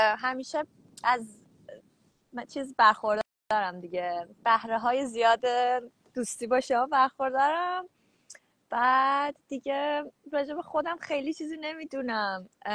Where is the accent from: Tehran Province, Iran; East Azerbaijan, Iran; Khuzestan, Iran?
Tehran Province, Iran; Tehran; از تهرانم، 27 سالمه، متولد بهارم